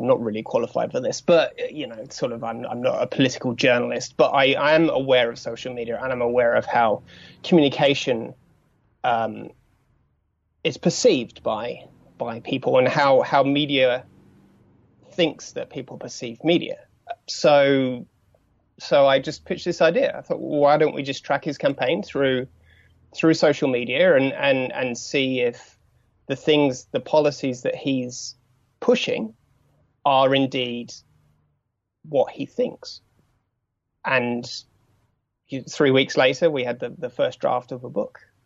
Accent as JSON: {"language": "English", "region": "England", "country": "United Kingdom", "said": "It's a bit like saying, \"Oh, you know, because I'm English,\""}